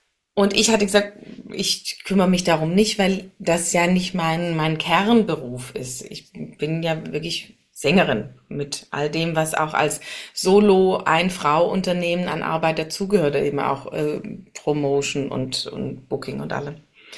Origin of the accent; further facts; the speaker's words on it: Tübingen, Baden-Württemberg, Germany; born there; now in Essen, Germany; von meinem aktuellen Wohnort hier in Essen über meinen Geburtsort Tübingen zu meinem Sehnsuchtsort an den Schliersee nach Oberbayern